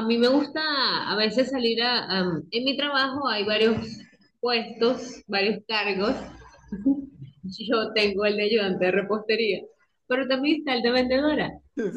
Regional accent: Venezuela; porque yo soy de Venezuela

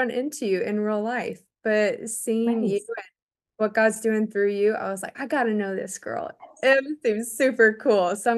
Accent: Missouri, United States; moved away as an adult; now in Raleigh, United States; basically I grew up in Missouri and then went to college in South Carolina where I played tennis and felt really called to move to Raleigh a couple years ago.

